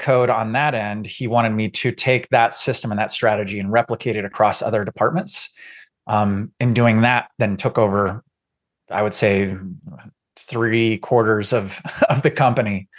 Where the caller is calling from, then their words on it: Fort Collins, Colorado, United States; I'm in Northern Colorado. So I'm up in Fort Collins.